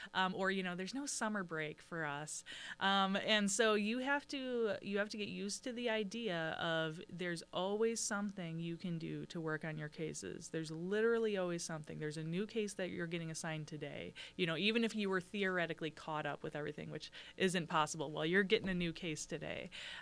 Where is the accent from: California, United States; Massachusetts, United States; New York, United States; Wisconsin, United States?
Wisconsin, United States; Kenosha; Yes, so I was born and raised in Kenosha County, so I went to Bristol Grade School and Central High School, and I still have family in Kenosha County as well.